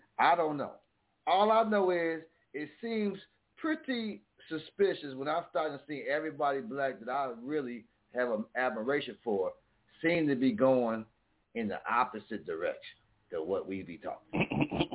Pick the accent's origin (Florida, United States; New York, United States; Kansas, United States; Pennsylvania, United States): Florida, United States; Miami; Now, I'm from Wade County. You know, we love the heat. We love y'all. Wade County.